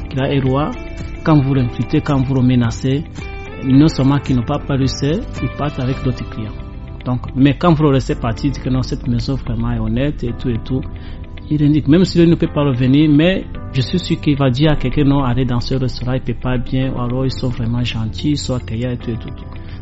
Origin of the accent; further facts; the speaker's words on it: Rwanda; qui ne savent pas que je suis un Rwandais